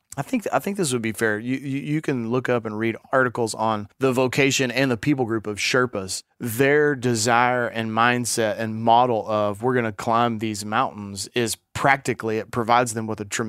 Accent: United States; also born or lived in China; very different from my view as an American of that.

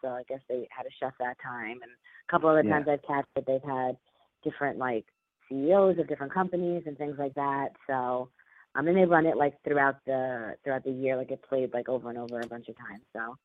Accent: Franklin Lakes, New Jersey, United States; I'm from Franklin Lakes, New Jersey, originally, Bergen County

